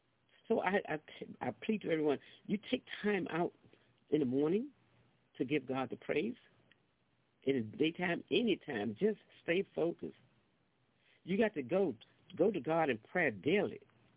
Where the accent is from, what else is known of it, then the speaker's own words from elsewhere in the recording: North Carolina, United States; I went to church when I grew up in North Carolina. I grew up with my grandmother and my grandfather, and they were church-going people.